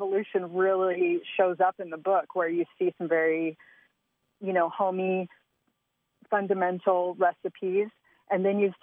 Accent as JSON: {"language": "English", "region": "California", "country": "United States", "tie": "born or raised there", "said": "because I grew up in California and I have those kind of sensibilities that I bring to the table"}